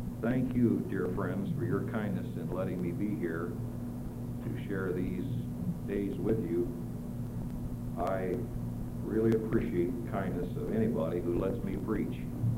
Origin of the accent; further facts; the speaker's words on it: Illinois, United States; town in Illinois that is the dirtiest, filthiest, cruddiest town in the state of Illinois, and that's my hometown.